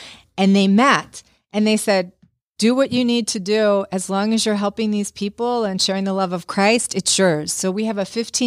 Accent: Baltimore, Maryland, United States; And I'm from Baltimore. Need I say more?

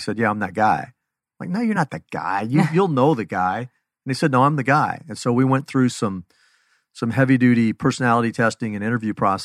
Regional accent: Phoenix, Arizona, United States; Grew up at North Central Phoenix, Central and Glendale, and went to Central High

